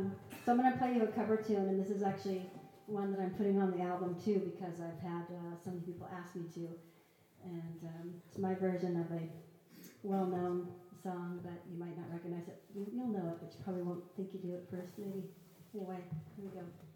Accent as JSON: {"language": "English", "town": "Bellingham", "region": "Washington", "country": "United States", "tie": "born or raised there", "said": "I was playing in Bellingham, my hometown."}